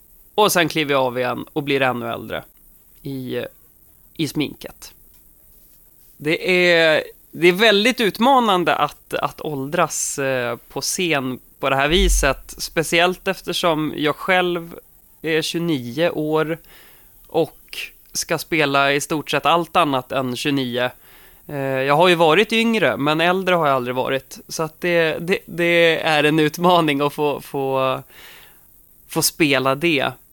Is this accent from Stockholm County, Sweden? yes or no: yes; Södertälje, Stockholm County, Sweden; Jag är född och uppvuxen i Södertälje.